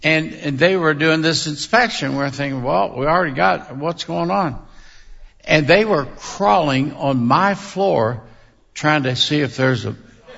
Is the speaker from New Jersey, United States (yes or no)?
no; Kentucky, United States; I'm from Kentucky, and they call me hillbilly.